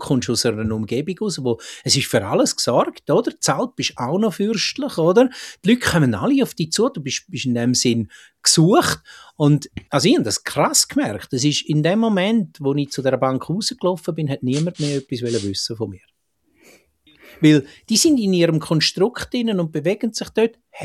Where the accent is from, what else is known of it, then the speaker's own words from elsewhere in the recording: Rotenbrunnen, Grisons, Switzerland; also born or lived in Zillis; ich bin in Graubünden aufgewachsen, in Rotenbrunnen und Zillis. Zillis, für die es nicht kennen, 350 Einwohner, ist das Bergdorf auf 1000 Meter da oben.